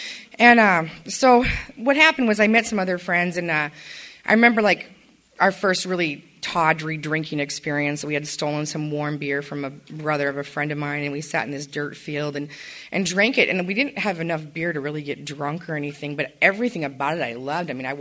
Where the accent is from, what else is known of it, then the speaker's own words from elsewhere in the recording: Great Falls, Montana, United States; I grew up in Great Falls, Montana, which is a great place to grow up if you want to drink and gamble.